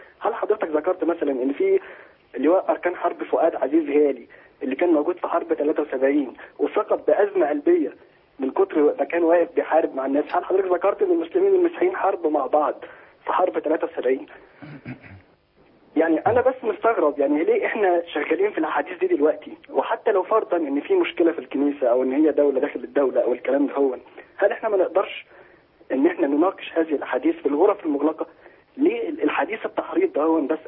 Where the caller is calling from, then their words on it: United Arab Emirates; أنا بتكلم من الإمارات.